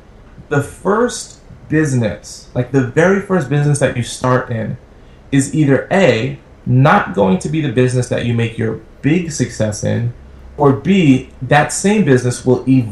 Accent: Brooklyn, New York, United States; And I grew up in Brooklyn, New York, in the projects, and I grew up in a predominantly African-American neighborhood

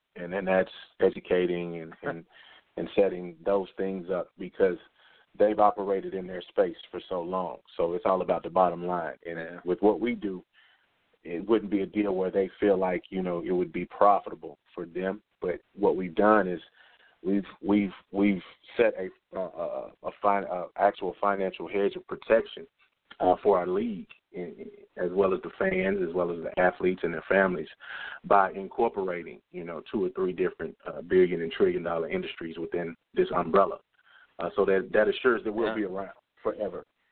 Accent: Arkansas, United States; Well, I mean, I'm from Arkansas. So, you know, I'm kind of partial to Arkansas.

